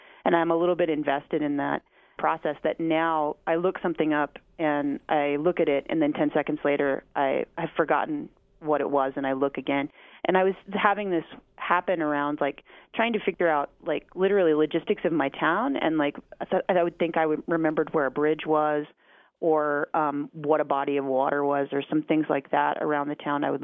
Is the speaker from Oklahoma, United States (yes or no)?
yes; Oklahoma, United States; which I didn't know personally any oil barons growing up in Oklahoma